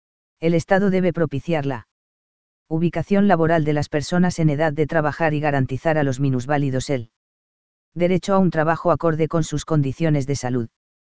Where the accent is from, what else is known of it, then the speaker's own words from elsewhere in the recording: Colombia; Como colombianos y regidos por nuestra constitución política